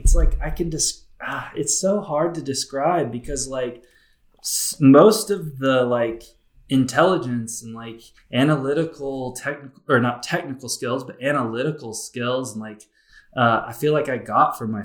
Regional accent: Alabama, United States; born or raised there

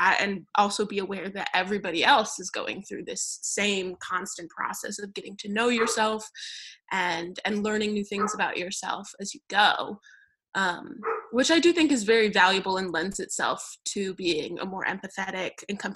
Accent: Grosse Pointe, Michigan, United States; moved away as an adult; now in Toronto, Canada; Well, I was born and lived here in Grosse Pointe, Michigan my whole life until I left for school 2 years ago. I'm now at the University of Toronto, which I love very much. And I'm a Canadian transplant

